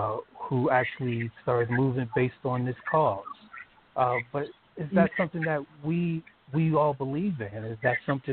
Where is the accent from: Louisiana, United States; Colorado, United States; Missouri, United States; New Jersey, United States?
New Jersey, United States; So, I was born and raised in New Jersey.